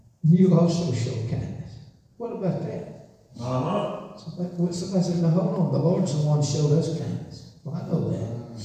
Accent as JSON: {"language": "English", "region": "Georgia", "country": "United States", "said": "I'm a hillbilly from North Georgia."}